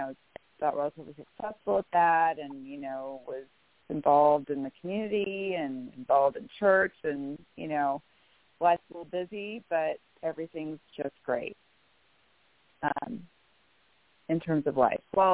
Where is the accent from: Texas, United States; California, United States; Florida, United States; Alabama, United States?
California, United States; Menlo Park; I was born in Menlo Park, California, originally from the Bay Area.